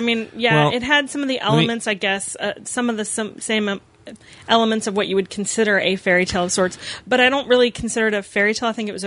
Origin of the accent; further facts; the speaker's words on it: Scotland, United Kingdom; I'm actually Scottish.